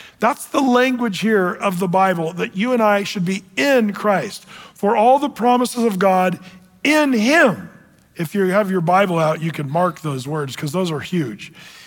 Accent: England, United Kingdom; now in United States; my family's from, we're all British, we come from England, but I'm really glad I live in America

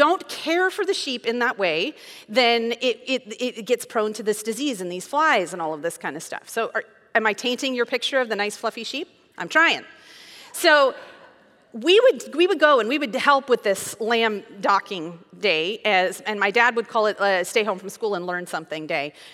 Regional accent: Wyoming, United States; I'm from Wyoming. It was a big old ranch where we had sheep and cattle and horses and all that kind of stuff.

